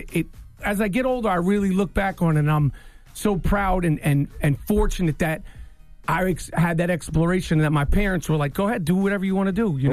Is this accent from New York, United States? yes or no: yes; Manhattan, New York, United States; And growing up in New York, playing ball in the streets, and where I wound up playing, because I'm from Manhattan, but, you know, I was the best in my neighborhood.